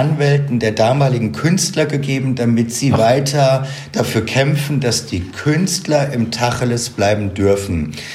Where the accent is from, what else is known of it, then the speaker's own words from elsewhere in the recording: Baden-Baden, Baden-Württemberg, Germany; born there; moved away as an adult; also born or lived in Frankfurt; now in Berlin, Germany; Genau, ich bin in Baden-Baden geboren und zwischen Baden-Baden und Frankfurt habe ich dann irgendwann mal studiert. Und dann eben von dort nach Frankfurt und von Frankfurt dann nach Berlin.